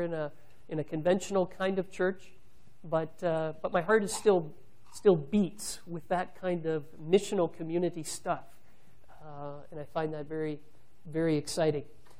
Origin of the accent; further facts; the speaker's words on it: Canada; being a Canadian, I have a narrow perspective on the church and what it looks like in the world.